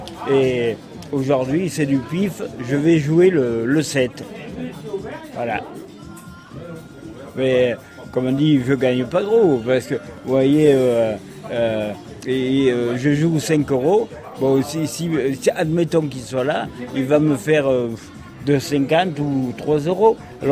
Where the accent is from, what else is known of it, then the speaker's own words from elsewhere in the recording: Nouvelle-Aquitaine, France; Ah, mais moi, je suis né en Corrèze. Alors, je suis un Corrézien. Eh ouais. Ah non, mais moi, je suis du pays.